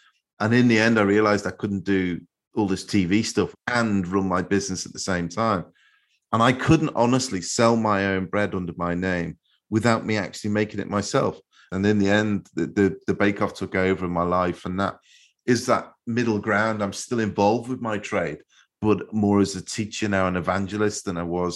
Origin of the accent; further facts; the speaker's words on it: Liverpool, North West England, United Kingdom; where I grew up in Liverpool, in our chip shops, our fish and chip shops, you used to get, you could get a portion of chips and then you get what they call a bin lid.